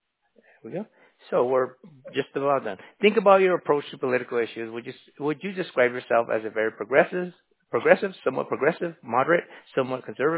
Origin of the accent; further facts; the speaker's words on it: California, United States; I'm in California. I'm originally from California. I went to school and everything out there.